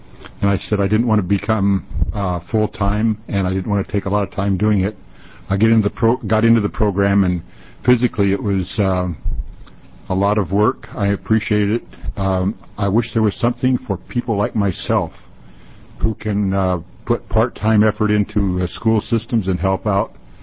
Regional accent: Corvallis, Oregon, United States; from Corvallis

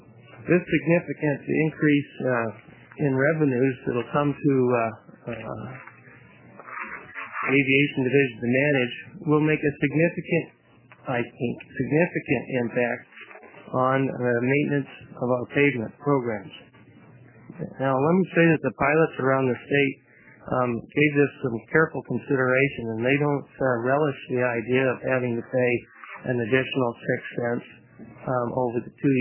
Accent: Lake Oswego, Oregon, United States; I'm from Lake Oswego, Oregon.

